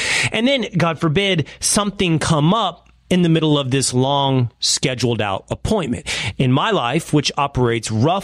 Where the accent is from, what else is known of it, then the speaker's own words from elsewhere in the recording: Sherman, Texas, United States; I'm going to drive to my hometown. I'm going to drive to Grayson County, Texas. I'm going to Sherman.